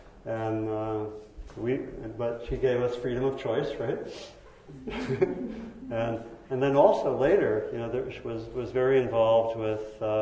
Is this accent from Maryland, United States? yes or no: yes; Maryland, United States; I grew up in Maryland, near Washington, D.C., and the schools, the public school systems where I lived had been desegregated the year before I began public